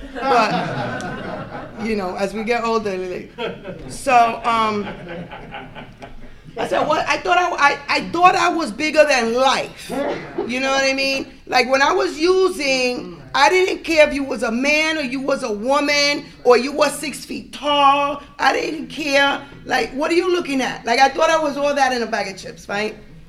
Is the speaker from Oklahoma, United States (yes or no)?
no; New York, United States; my very first convention in New York, I'm from New York, actually. I don't know if you noticed.